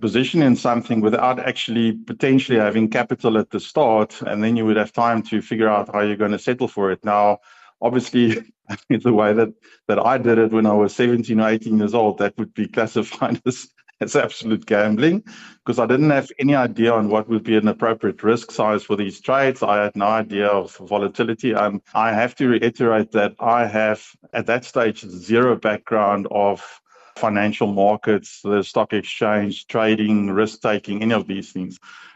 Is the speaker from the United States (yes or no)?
no; South Africa; moved away as an adult; also born or lived in London; much easier to earn money as a South African working in London in those early days where you got paid pounds per hour